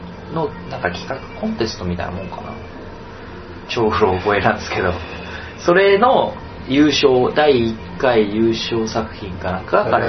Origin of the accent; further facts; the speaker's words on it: Yokohama, Kanagawa, Japan; 俺浜っ子じゃないですか、横浜人じゃないですか。